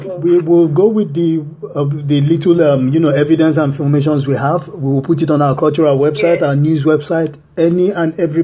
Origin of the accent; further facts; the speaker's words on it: Nigeria; I'm from Nigeria, so I think I have a sense of what has happened.